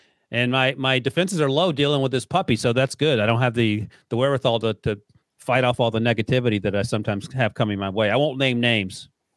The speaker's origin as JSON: {"language": "English", "region": "North Carolina", "country": "United States", "tie": "born or raised there", "said": "Northerners, I grew up in North Carolina."}